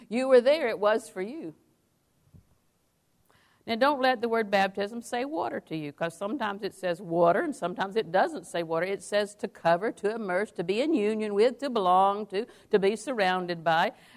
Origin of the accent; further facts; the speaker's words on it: Auburndale, United States; in the natural, I was born in Auburndale. 304, we still own Daddy's house